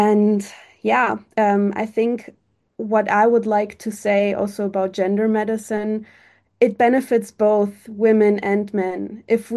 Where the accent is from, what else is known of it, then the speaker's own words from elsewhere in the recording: Germany; We try to tackle the problem also in Germany. I'm from Germany.